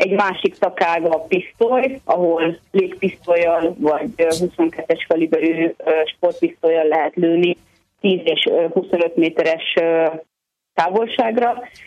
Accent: Keszthely, Zala, Hungary; Jenesdiáson, ahol én élek igazából Keszthelyen Jenesdiáson, ott nevelkedtem azon a lőtéren

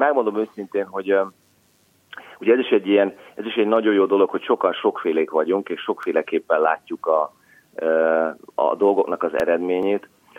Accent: Zalaegerszeg, Zala, Hungary; Én Zalaegerszegen élek a családommal. Élünk. Én itt is születtem, és azóta itt is élünk.

